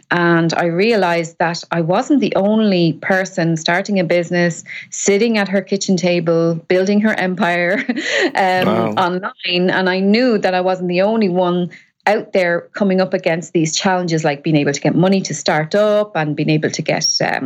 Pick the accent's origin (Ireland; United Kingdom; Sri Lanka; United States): Ireland; I'm Irish